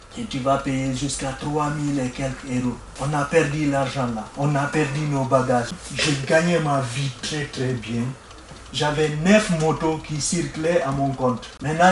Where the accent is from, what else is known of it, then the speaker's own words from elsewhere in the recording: Guinea; French is a second language; Je viens de la Guinée-Conakry, un pays qui se trouve en Afrique de l'Ouest. Je ne parle pas bien français, donc le français que je vous parle, c'est français de la rue.